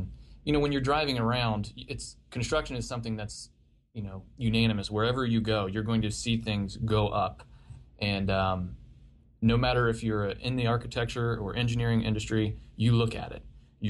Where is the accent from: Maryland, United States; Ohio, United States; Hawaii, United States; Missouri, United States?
Ohio, United States; it's a county that's adjacent to where I grew up in Washington County, Ohio.